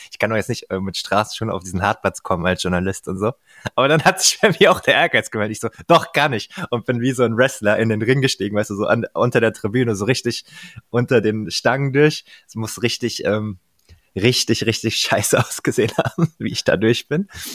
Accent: Hesse, Germany; born or raised there

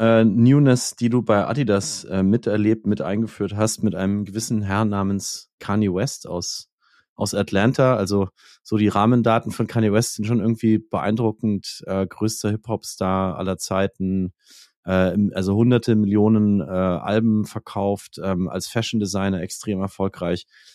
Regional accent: Nuremberg, Bavaria, Germany; Ich komme aus Nürnberg.

